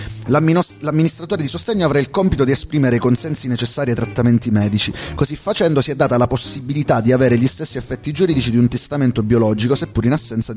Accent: Maratea, Basilicata, Italy; sono di Maratea, della provincia di Potenza.

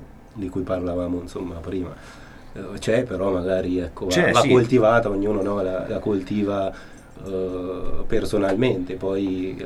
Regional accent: Chiugiana, Umbria, Italy; Ma infatti non sono di Perugia, sono di Chiugiana io.

